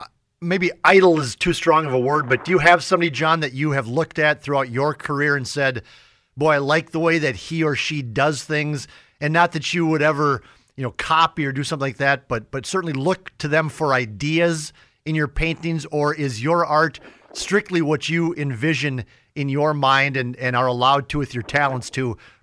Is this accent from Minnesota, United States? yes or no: yes; Alexandria, Minnesota, United States; as a young person growing up in Alexandria, Minnesota